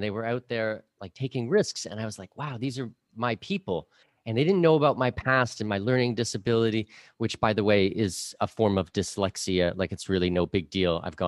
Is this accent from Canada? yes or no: yes; Ontario, Canada; born there